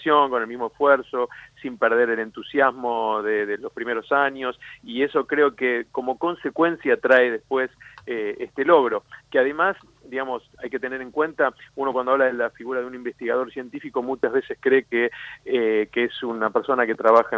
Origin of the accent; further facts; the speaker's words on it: Buenos Aires, Argentina; Yo, digamos, como porteño me acerqué a esta región porque era el lugar, digamos, donde se encontraba la vida silvestre que a mí me interesaba estudiar.